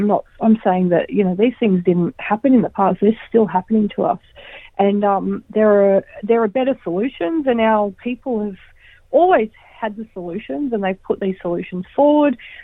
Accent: New South Wales, Australia; Well, I grew up in the Tweed, and I've never known any other, you know, community to call my own. I don't have a Bundjalung bloodline.

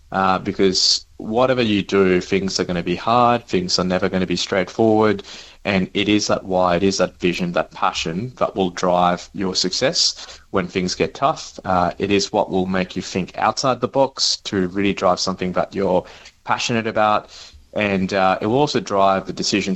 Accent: Mauritius; born or raised there; moved away

